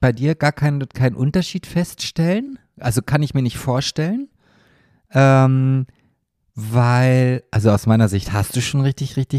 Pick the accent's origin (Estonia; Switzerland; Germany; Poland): Germany